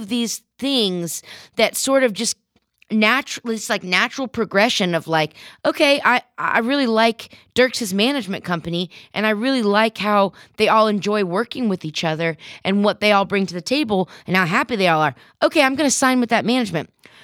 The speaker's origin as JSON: {"language": "English", "region": "Ohio", "country": "United States", "tie": "born or raised there", "also_born_or_lived": "New York City", "said": "You know, I grew up in Ohio and then in New York City."}